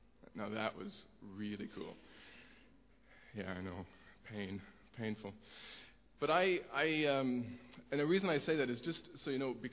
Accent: Indianapolis, Indiana, United States; I am American. I grew up in a city called Indianapolis. It's near Chicago, for those of you who are somewhat familiar with that part of America.

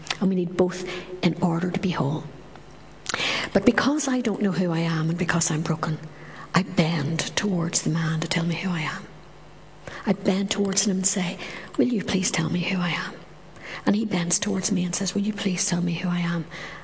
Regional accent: Northern Ireland, United Kingdom; And especially where I come from Northern Ireland, and Northern Ireland is very homocentric.

